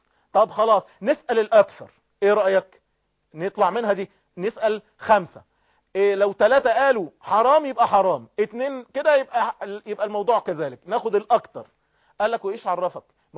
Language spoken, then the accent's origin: Arabic; Egypt; يعني أنا قاعد كده دلوقتي بعد الظهر عندنا في مصر